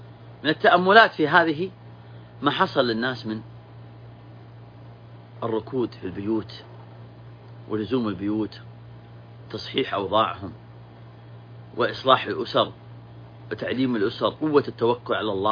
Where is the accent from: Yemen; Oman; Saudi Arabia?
Saudi Arabia; بلادنا المملكة العربية السعودية